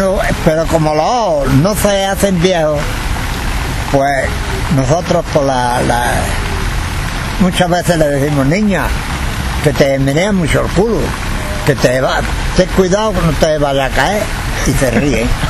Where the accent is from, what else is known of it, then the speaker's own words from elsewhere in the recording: Andalusia, Spain; now in Granada, Spain; yo soy de un pueblecito de Granada, que está a 5 kilómetros de Granada, pero vivo aquí desde el año 64.